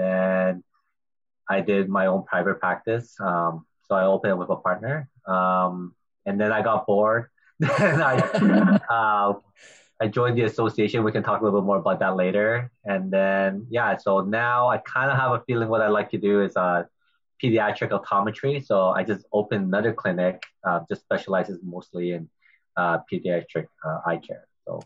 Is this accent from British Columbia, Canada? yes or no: yes; Vancouver, British Columbia, Canada; I actually graduated from UBC, so born and raised in Vancouver. Then I did my schooling in Chicago.